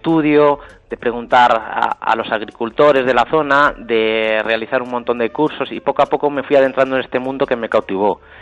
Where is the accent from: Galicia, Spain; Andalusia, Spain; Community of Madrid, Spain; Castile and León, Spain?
Castile and León, Spain; Palencia; yo soy castellano, como bien dices, del norte, además de Castilla, de Palencia en concreto, pero sin embargo mi procedencia paterna es de un pueblecito muy cercano a Trujillo, Cáceres.